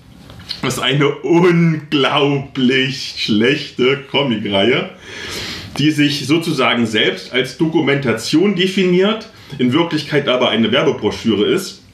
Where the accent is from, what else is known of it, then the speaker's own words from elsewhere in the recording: Halle, Saxony-Anhalt, Germany; wo ich herkomme, in Halle aus dem Ghetto